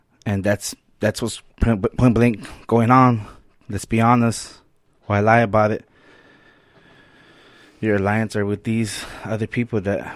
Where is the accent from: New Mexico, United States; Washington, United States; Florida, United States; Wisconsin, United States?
New Mexico, United States; I'm from New Mexico, out there near the Four Corners area.